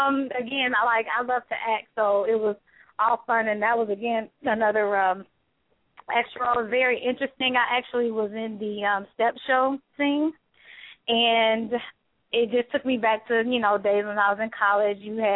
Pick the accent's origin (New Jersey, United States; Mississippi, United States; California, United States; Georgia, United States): Georgia, United States; Atlanta; I'm, like I said, from the city. I'm born and raised in Atlanta.